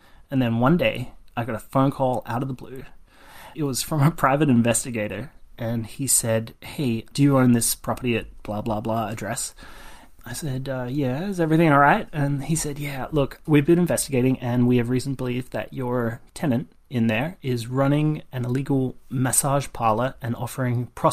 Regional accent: Australia; now in United States; I was born and raised in Australia

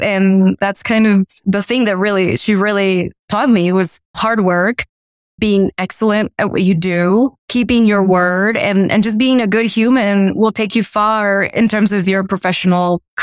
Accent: Miami, Florida, United States; I grew up in Miami. And so we were meeting teams from like Iowa and like California.

